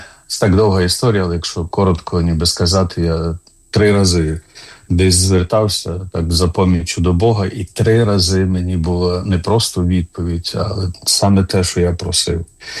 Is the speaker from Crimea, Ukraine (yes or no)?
no; Ivano-Frankivsk, Ivano-Frankivsk Oblast, Ukraine; я народився в Івано-Франківську. Це таке село Крихівці, недалеко від Івано-Франківська, вже війшло у межі Франківська.